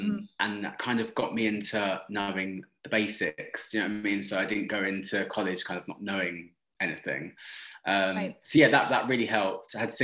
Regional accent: Oxted, South East England, United Kingdom; so I grew up in a place called Oxted, in a place called Surrey, which is about 50 minutes from London.

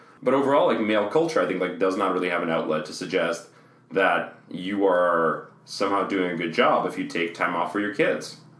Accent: Russia; now in Canada; part of it is being able to share my, like, ethnicity as a Canadian Russian, Russian Canadian with my child, in the sense that I haven't gone back since I moved here, but if my child wanted to understand Russia better, I would travel with them

